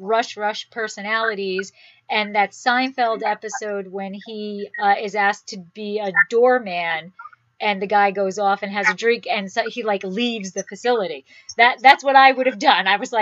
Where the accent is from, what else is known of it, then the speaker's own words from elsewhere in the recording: New Jersey, United States; now in Fresno, United States; We're originally from New Jersey, and there's a Patterson not too far from me here. We now live in Fresno.